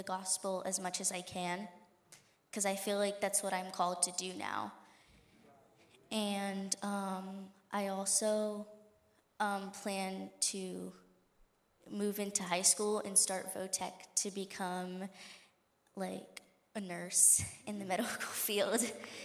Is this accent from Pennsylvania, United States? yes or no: yes; Pennsylvania, United States; I'm 13 years old and I'm from Pennsylvania.